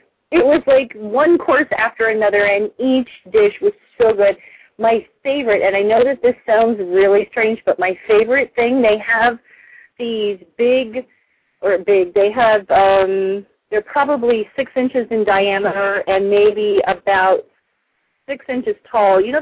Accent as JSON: {"language": "English", "region": "Illinois", "country": "United States", "tie": "born or raised there", "said": "I grew up in Illinois, and we went up to Michigan"}